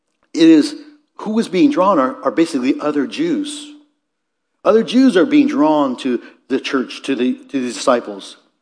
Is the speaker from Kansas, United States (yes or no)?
no; Seattle, Washington, United States; born there; Some of us were born, I was born in Seattle.